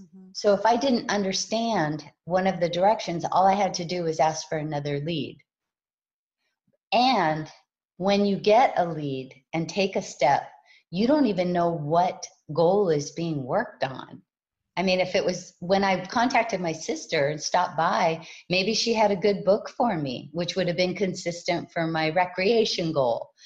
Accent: Hawaii, United States; Well, I was raised in Hawaii, and I have a lot of freckles.

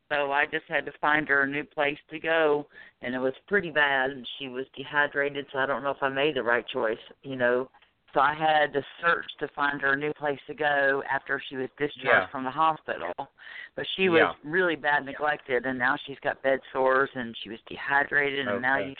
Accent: Florida, United States; I'm from Florida.

